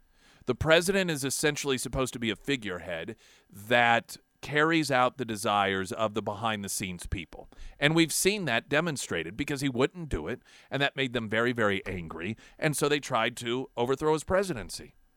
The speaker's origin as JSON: {"language": "English", "country": "United States", "said": "As an American, I'm embarrassed."}